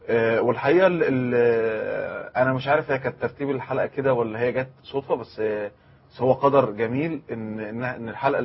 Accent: Alexandria, Alexandria Governorate, Egypt; وأنا أسعد يعني أن أنا أكون سيناوي النسبة. نعم. لكن أنا اسكندراني اسما وأصلا يعني.

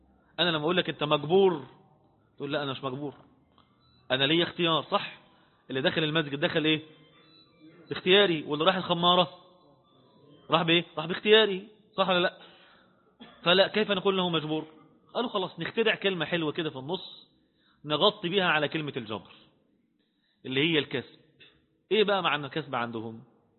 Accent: Egypt

